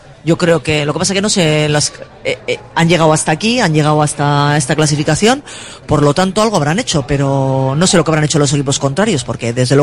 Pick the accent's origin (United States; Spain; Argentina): Spain; Bilbao, Basque Country; Claro, si soy de Bilbao.